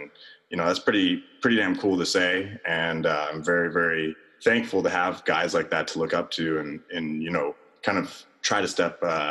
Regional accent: Texas, United States; Well, I grew up in Texas, so it's kind of both places.

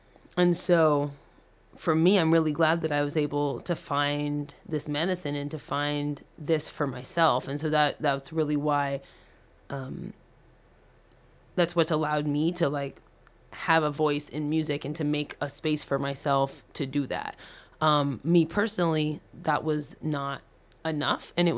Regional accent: Sacramento, California, United States; I've been living in the Bay Area, and I'm from Sacramento, and coming out here is just one more step on the journey.

